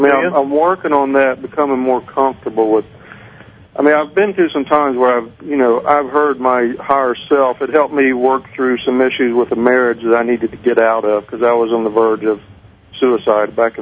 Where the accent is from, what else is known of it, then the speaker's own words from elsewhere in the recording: Hiawassee, Georgia, United States; Up in North Georgia, actually, in the mountains.